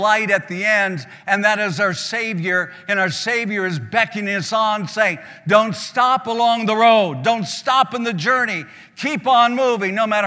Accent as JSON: {"language": "English", "region": "the Dakotas", "country": "United States", "tie": "born or raised there", "said": "It's called a hollow in our part of the country where I grew up in the Dakotas."}